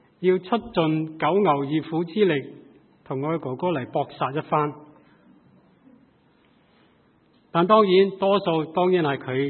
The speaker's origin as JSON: {"language": "Chinese", "country": "Hong Kong", "tie": "born or raised there", "said": "当我年轻在香港长大的时候"}